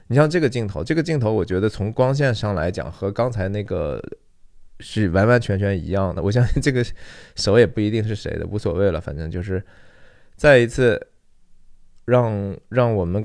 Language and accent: Chinese; China; 那这当然也是我们中国人说的这个团结力量大哈，是吧？